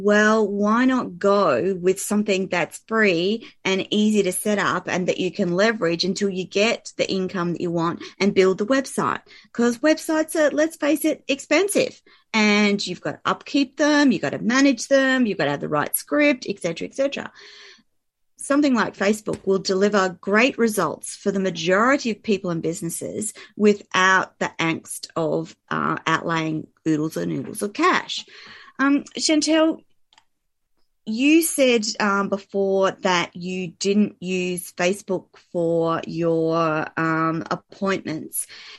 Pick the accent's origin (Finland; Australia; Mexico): Australia; I'm an Aussie